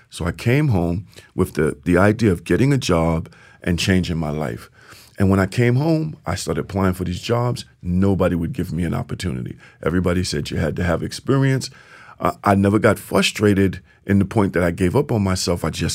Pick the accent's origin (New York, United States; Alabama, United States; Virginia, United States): New York, United States; Bronx; I was born and raised in Soundview in the Bronx in the projects.